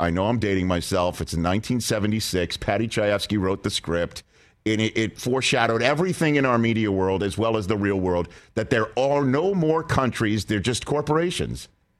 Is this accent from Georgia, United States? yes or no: no; New York City, New York, United States; Speaking as an American and a New Yorker, hashtag too soon.